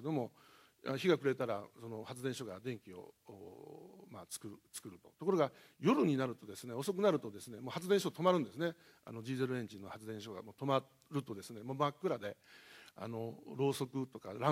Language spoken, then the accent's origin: Japanese; Okayama, Japan; born there; 本当に私はもう岡山で生まれてよかったなというふうに、思っております。